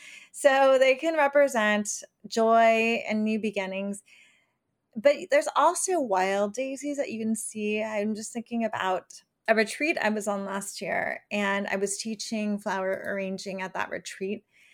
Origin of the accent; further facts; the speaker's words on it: California, United States; like I grew up in California where you don't see a huge change of seasons